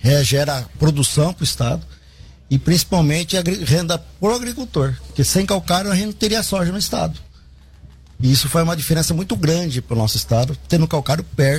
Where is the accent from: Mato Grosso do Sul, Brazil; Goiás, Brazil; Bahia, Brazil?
Mato Grosso do Sul, Brazil; Jardim; Eu sou de Jardim, a gente já ouve falar, já escuta falar sobre a rota já faz muitos anos